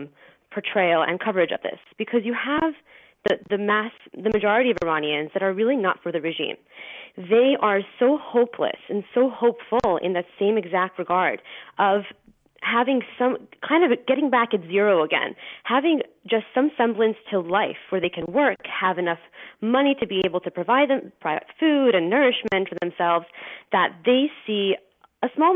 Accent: United States; born there; Yes, I was born in America. My parents were born in Iran. They came here. They immigrated here at a very young age.

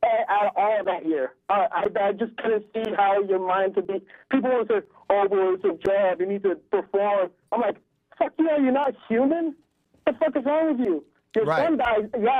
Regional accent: Bakersfield, California, United States; No, I'm from Bakersfield, actually.

